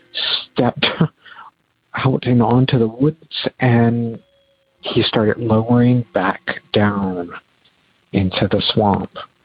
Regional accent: Virginia, United States; I am from Virginia.

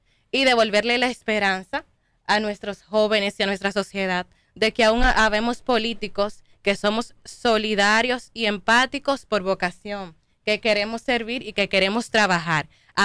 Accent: Distrito Nacional, Dominican Republic; Porque también vengo de un barrio. Yo vengo de el sector del Quisqueya y Los Praditos.

